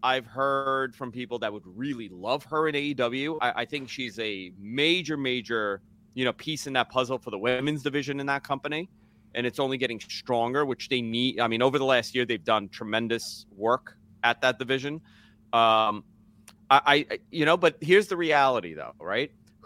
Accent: Northeast, United States; You know, I'm 38 years old. I grew up in the Northeast.

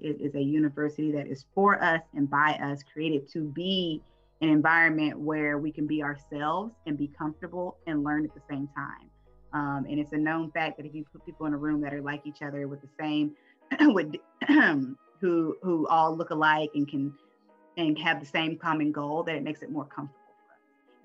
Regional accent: Dallas, Texas, United States; My father was a franchisee of 3 McDonald's whenever I was growing up in the Oak Cliff, Dallas area.

